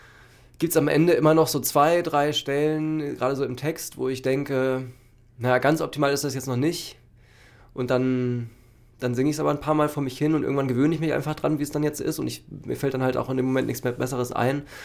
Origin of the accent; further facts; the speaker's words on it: Bad Segeberg, Schleswig-Holstein, Germany; Ich stamme aus Schleswig-Holstein, also Kiel ist nicht so weit für mich gewesen immer.